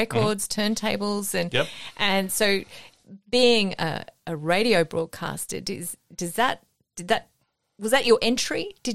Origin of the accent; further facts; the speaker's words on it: Queensland, Australia; I'm originally from Queensland, Graham.